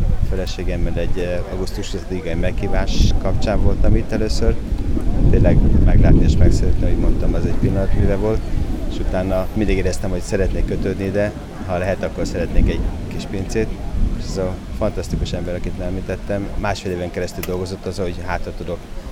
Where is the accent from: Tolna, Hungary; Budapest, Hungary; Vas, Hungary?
Vas, Hungary; Én falusi fiú vagyok, Vas megyéből egy kis faluból, teljesen az osztrák határ mellett származom.